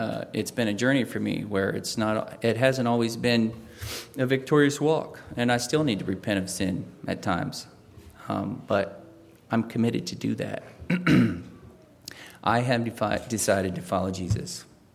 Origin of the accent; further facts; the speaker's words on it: Virginia, United States; also born or lived in Ephrata, Pennsylvania / Tennessee; I was born in Pennsylvania and then lived in Tennessee a bit, but then moved to Virginia around 10. I turned 10 in Virginia, and that's where it feels like I grew up.